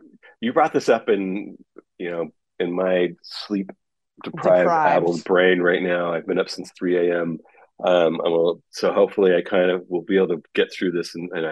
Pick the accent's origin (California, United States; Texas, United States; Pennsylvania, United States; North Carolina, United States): California, United States; San Francisco; I grew up in San Francisco and my teacher, he would bring chickens into our school in the Mission District